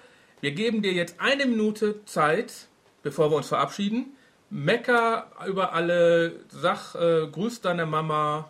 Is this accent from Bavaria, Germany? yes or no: no; Duisburg, North Rhine-Westphalia, Germany; Ich komme ja aus Duisburg. Das ist ja, kann man ja schon als Stadt bezeichnen.